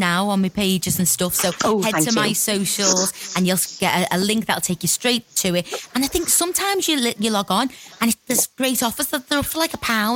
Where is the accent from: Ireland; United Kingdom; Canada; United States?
United Kingdom; Liverpool, North West England; accent: Scouse; It was written in my accent, so obviously I could really warm to the characters, you know, all the name, the places, the localisms that you put in there. For the likes of us Scouse girls, us ladies of Liverpool, it was just a joy